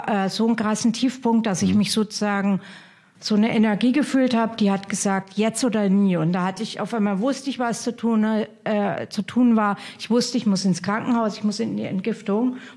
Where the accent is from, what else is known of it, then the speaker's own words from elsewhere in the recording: Hof, Bavaria, Germany; Ich komme ja aus Hof und das ist da 300 Kilometer Richtung Süden.